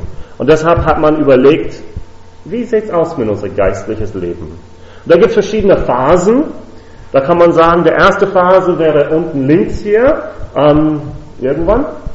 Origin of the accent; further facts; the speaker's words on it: United States; Wo ich herkomme, aus den Vereinigten Staaten, hat man dieses System meistens nicht.